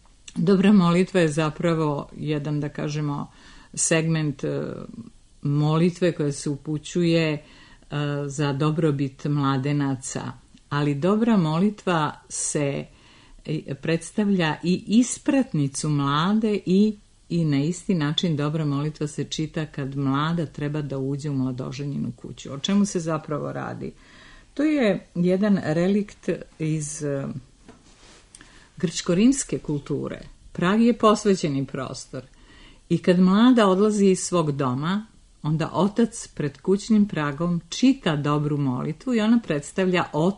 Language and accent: Serbian; Žukovica, Budva Municipality, Montenegro; ja sam u stvari iz Žukovice ili sela Medigovići